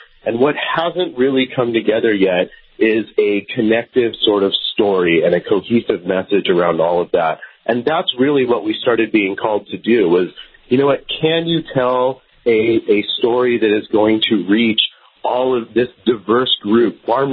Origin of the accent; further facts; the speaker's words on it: California, United States; I mean, I'm a kid from California.